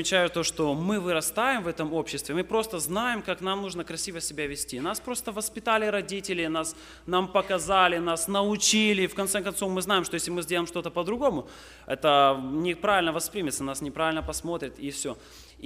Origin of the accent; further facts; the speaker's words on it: Belarus; Дело в том, что я сам с Беларуси, и у меня там есть очень хороший мой друг.